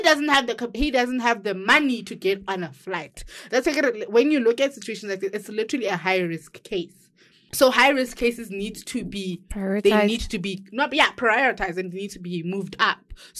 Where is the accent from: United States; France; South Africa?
South Africa; Soweto, Gauteng; When I'm from Soweto, you can escape to where.